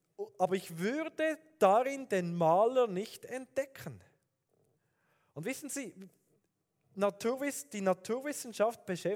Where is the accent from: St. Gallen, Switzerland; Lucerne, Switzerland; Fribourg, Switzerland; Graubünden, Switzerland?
Fribourg, Switzerland; also born or lived in Basel; now in Aarau, Switzerland; Ich bin ja aufgewachsen im Kanton Fribourg, habe dann Berndeutsch gesprochen, dann im Kanton Basel studiert. Jetzt wohne ich in Aarau und meine Eltern sind Thurgauer